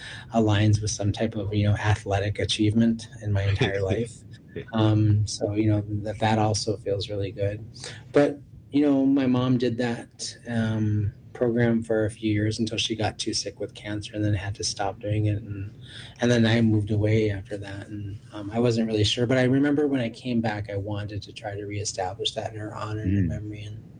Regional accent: Minneapolis, Minnesota, United States; I talked about growing up in South Minneapolis and being able to ride my bike from my home at 31st and Minnehaha all the way down the avenue

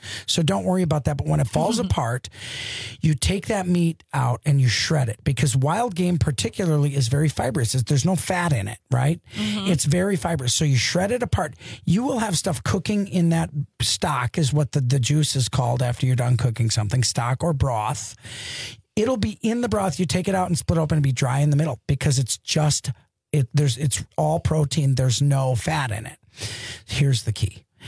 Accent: Wisconsin, United States; I'm from Wisconsin, so

